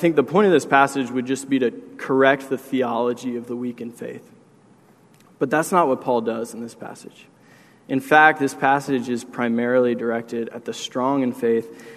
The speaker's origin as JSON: {"language": "English", "region": "Virginia", "country": "United States", "said": "I was the youngest of four brothers in my family. And we're from Northern Virginia, but my grandparents are from Tampa, Florida."}